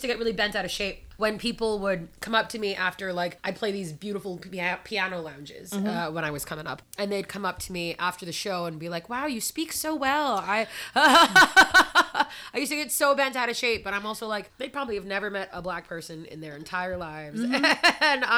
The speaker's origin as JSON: {"language": "English", "town": "Jackson", "region": "New Jersey", "country": "United States", "tie": "born or raised there", "also_born_or_lived": "Neptune / Lakewood", "said": "We moved from Neptune to Lakewood to Jackson. And I grew up and graduated high school from Jackson. So I was one of, like, 8 black kids in the entire area."}